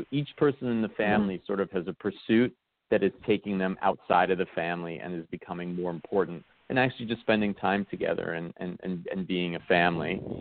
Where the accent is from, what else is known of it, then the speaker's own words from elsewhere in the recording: New York, United States; I grew up in New York, and it was a very different New York when I grew up.